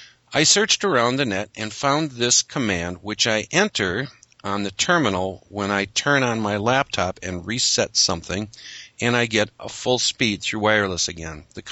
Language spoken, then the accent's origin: English; Australia; I am from Australia.